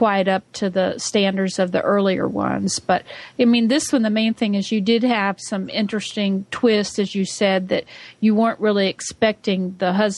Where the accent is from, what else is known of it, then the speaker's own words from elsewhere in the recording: Georgia, United States; from Georgia.